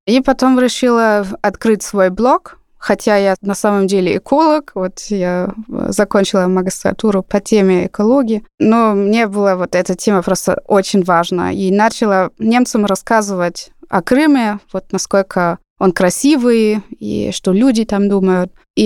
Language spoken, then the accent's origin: Russian; Germany; Russian is a second language; русский отец, он сам из Питера, и немецкая мать. Отец со мной не говорил на русском. То есть я родилась в Германии, я там выросла, как обычная немка.